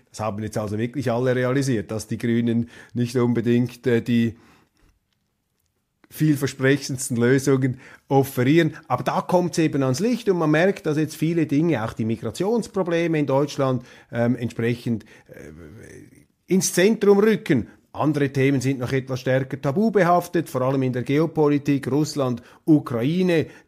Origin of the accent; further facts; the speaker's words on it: Switzerland; Und als Schweizer hat man da gelegentlich gut reden, hinter den sieben Bergen. Wir haben da die relative Beschaulichkeit unserer Alpenanarchie.